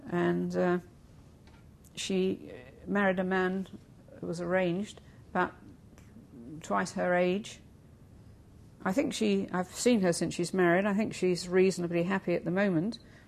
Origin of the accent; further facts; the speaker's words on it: United Kingdom